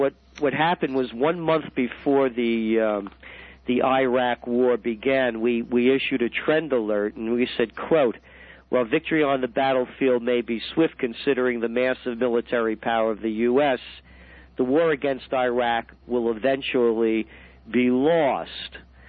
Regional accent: United States; And while I'm an American, I'm also a citizen of the world.

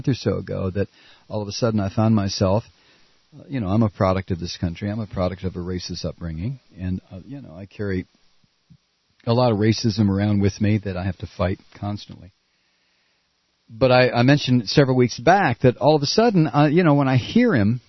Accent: Ohio, United States; I grew up in Ohio, and I never thought too much about Indiana.

